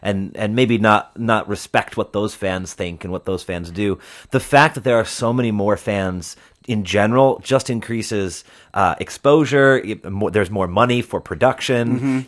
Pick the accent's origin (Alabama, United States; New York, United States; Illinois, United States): Illinois, United States; Chicago; I grew up in the Chicagoland area, and my family is British. My dad emigrated, and I was born here